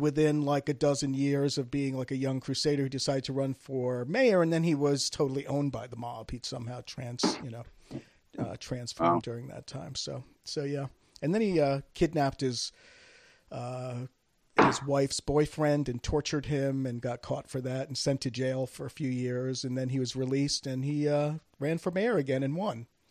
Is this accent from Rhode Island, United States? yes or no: yes; Rhode Island, United States; Oh yeah, I know Bridgeport. I grew up on the East Coast.